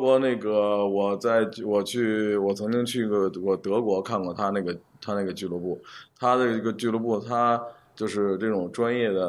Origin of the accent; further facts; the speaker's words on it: China; 就跟我们是中国人，对吧？我们可以说中文，